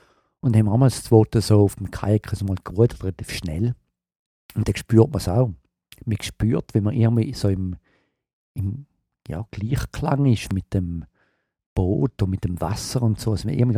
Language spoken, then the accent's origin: German; Switzerland; Da unterschätzt man wirklich als Schweizer.